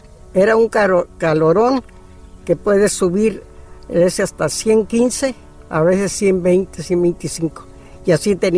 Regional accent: Calexico, California, United States; born there; Yo nací en Calexico, California.

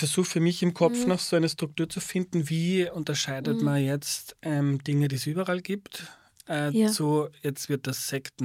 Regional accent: Lower Austria, Austria; Also ich bin aufgewachsen in Niederösterreich. In Niederösterreich wächst man, oder zumindest war das in den 90ern so, wächst man katholisch auf.

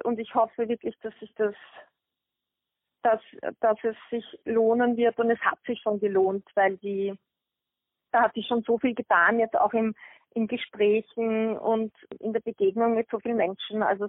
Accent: Vienna, Austria; Das heißt, ich kann jetzt auch als Wienerin in Dornbirn oder in Linz unterschreiben, völlig egal.

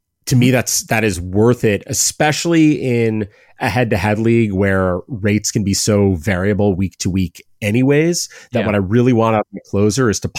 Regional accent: Cleveland, Ohio, United States; I'm from Cleveland. I'm a Guardians fan.

